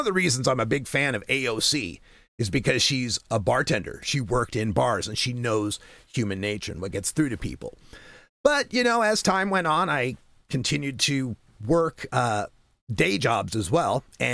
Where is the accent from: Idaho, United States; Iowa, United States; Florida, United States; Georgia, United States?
Idaho, United States; moved away as an adult; now in Oregon, United States; My background, I was born in Idaho, and I was raised there, but I've moved to Oregon in the 21st century and love it.